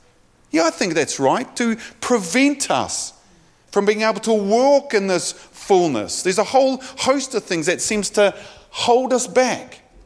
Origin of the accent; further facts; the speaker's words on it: New Zealand; Growing up in New Zealand, I had the opportunity to be able to do it from the age of just before I was 15